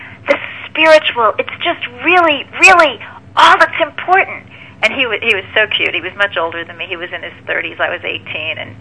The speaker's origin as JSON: {"language": "English", "town": "Kansas City", "country": "United States", "tie": "born or raised there", "said": "In the 1980s, I was living back in my hometown of Kansas City"}